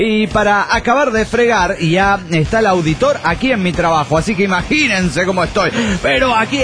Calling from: Mexico City, Mexico; del DF mexicano.

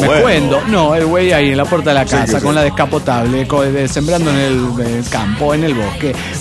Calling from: Mexico City, Mexico; del DF Mexicano.

